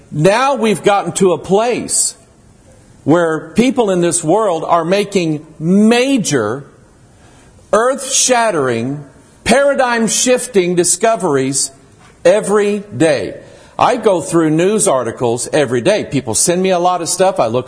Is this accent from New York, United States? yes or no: no; Arkansas, United States; born there; I was born in Arkansas, got a little bit of South in me.